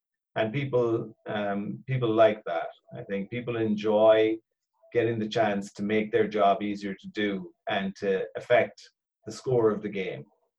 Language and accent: English; Cork, Munster, Ireland; now in Galway, Ireland; So my own background, you might hear in the accent, is I'm from Cork originally, and it's gotten washed out a bit between working internationally over the years. I'm based in Galway now and work all over the country.